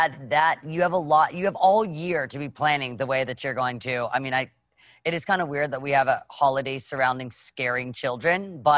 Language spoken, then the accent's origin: English; Nashville, Tennessee, United States; I'm from Nashville, Tennessee. So people don't just pass out candy in Nashville. Dads are out there grilling.